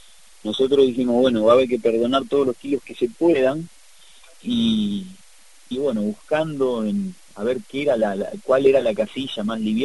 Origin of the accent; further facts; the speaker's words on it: Avellaneda, Buenos Aires Province, Argentina; porque nosotros somos de Avellaneda, ¿viste?